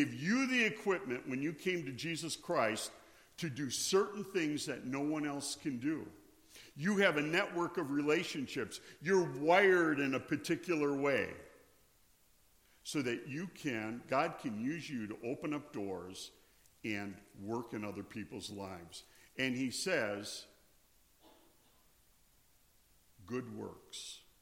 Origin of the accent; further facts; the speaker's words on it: Wisconsin, United States; Now, I grew up in Wisconsin. I love snow shoveling.